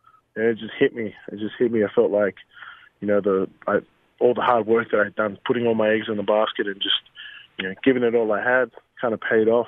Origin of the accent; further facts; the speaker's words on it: Australia; And so I was selected from Australia, and the first couple of weeks was pretty regimented.